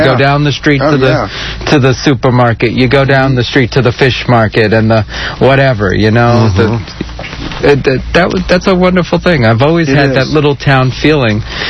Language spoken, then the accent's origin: English; Long Island, New York, United States; I grew up in New York. And see? I didn't grow up in the city. I grew up on Long Island.